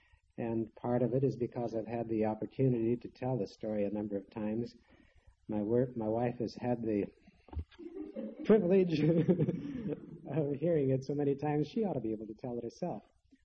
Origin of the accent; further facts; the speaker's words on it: Kansas, United States; born there; I was born in Kansas, not, well, quite a ways from here, but where I used to watch the hawks soar